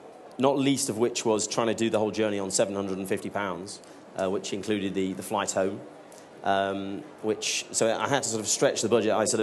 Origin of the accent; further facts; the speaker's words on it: Stoke-on-Trent, West Midlands, United Kingdom; Well, I grew up in Stoke-on-Trent